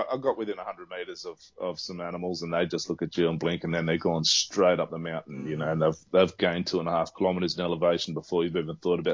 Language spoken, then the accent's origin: English; Sydney, New South Wales, Australia; I grew up in Sydney, on the outskirts of Sydney, in sort of 42 degrees Celsius, you know.